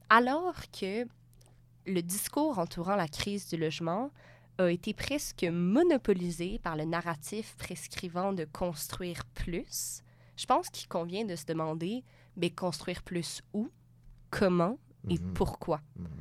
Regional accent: Sutton, Quebec, Canada; also born or lived in Eastern Townships; moi, j'ai passé la moitié de mon enfance à Sutton parce que ma famille a une résidence dans les cantons de l'Est

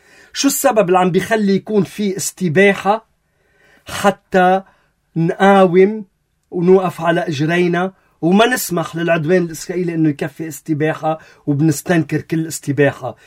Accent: Lebanon; كلبنانيين

